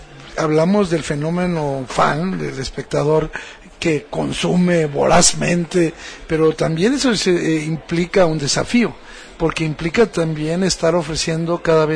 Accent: Spain; quise estar aquí como español viendo a esta nueva generación de cineastas

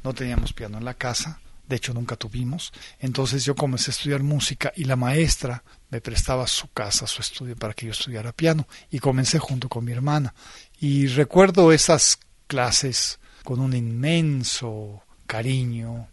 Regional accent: Mexico City, Mexico; Yo nací en México, en la capital de México, y siempre he vivido en México. Aquí tengo mi familia, aquí nació mi hija, aquí estudié toda la preparación académica, y aquí comencé a estudiar la carrera de músico también, en el conservatorio.

